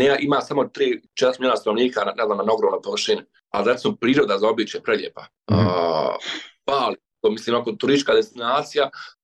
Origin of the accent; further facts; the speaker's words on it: Bosnia & Herzegovina; ja sam iz Bosne i Hercegovine